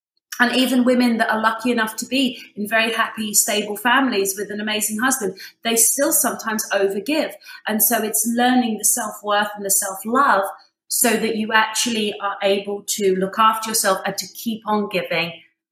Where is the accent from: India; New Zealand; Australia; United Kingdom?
United Kingdom; England; now in United States; I'm from England. And so it does mean that I have a little bit of a different technique. I didn't grow up in the South in America.